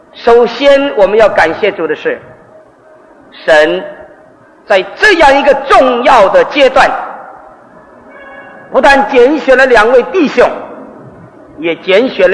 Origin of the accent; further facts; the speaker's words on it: China; 重男轻女这种的思想观念，何止我们中国人呢，犹太人也是很重的。